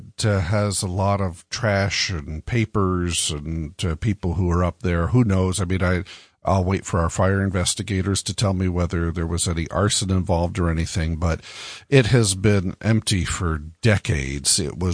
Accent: Monticello, New York, United States; I'm from the Monticello area.

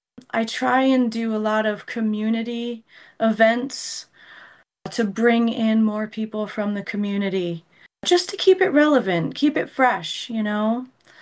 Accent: Pennsylvania, United States; So I grew up in churches in the Poconos

